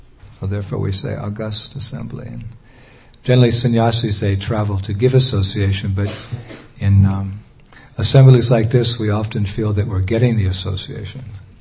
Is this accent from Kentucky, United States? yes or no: no; California, United States; born there; now in Detroit, United States; Of course, I was born in California, but I migrated out here to the Midwest, I guess, Detroit's Midwest.